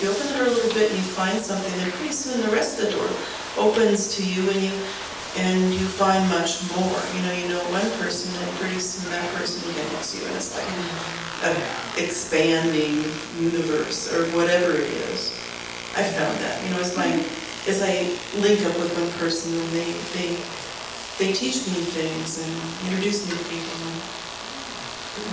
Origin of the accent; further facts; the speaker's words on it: Minnesota, United States; I mean, I'm from Grand Rayon, Minnesota. Little teeny town.